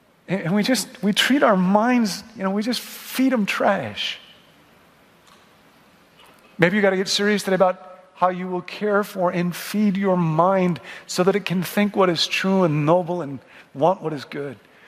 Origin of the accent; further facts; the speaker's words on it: Rockford, Illinois, United States; I grew up in Rockford, Illinois. Not the dance capital of the world. I grew up in a Baptist church and a Swedish family, and so I never danced.